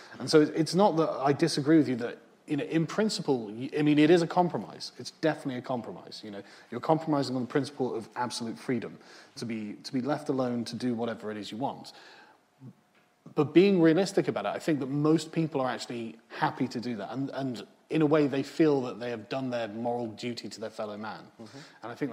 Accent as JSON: {"language": "English", "region": "England", "country": "United Kingdom", "said": "I think maybe it's because I'm English, and the English have always had a particularly relaxed view towards extremism."}